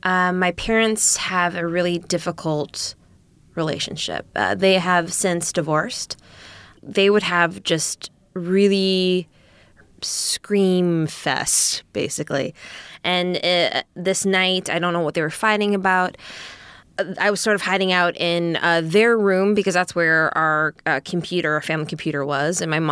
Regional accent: Minneapolis–Saint Paul, Minnesota, United States; Growing up in the Twin Cities overall, I think there's Minnesota nice.

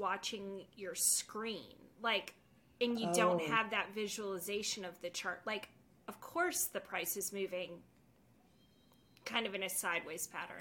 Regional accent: Atlanta, Georgia, United States; I'm from Atlanta. So I'm like, okay, there's before 96 and there's after 96.

